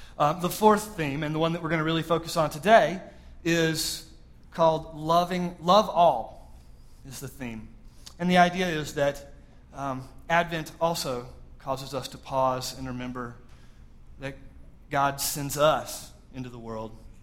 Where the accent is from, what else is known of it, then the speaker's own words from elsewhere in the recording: Georgia, United States; and it's about 11:30, and I grew up in Georgia, by the way, and I look outside and we see these snow flurries, which was pretty rare